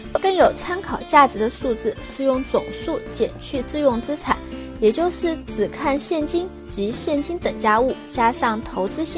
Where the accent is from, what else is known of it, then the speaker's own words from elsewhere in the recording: Sichuan, China; accent: Sichuanese; 如果用我们四川话说